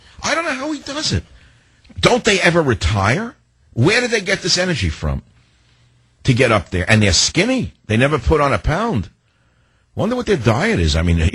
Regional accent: New York, United States; I'm from New York, so I say Altamont.

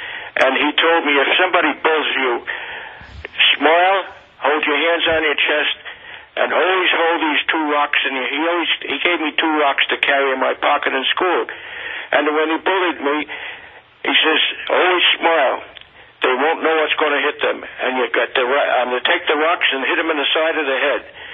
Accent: Bronx, New York, United States; When I was a kid, I had to be tough. I came from the Bronx, and you had to fight every block of that you went from school.

